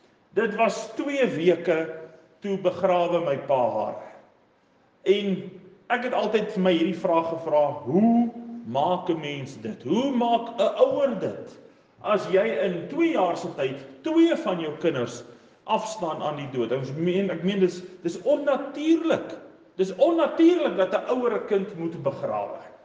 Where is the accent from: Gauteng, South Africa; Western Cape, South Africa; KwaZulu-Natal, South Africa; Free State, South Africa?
Free State, South Africa; Bothaville; ek het groot geword in Botawil, my pa was 'n predikant, hy het nou in 'n ander kerk, maar hy was 'n predikant, en ek het 'n pastorie groot geword